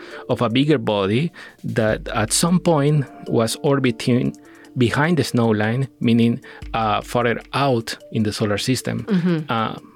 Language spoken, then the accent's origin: English; Peru; now in United States; I'm originally from Peru, and that's where I obtained my bachelor's degree in chemistry. And then I came to the States to pursue my PhD in organic chemistry.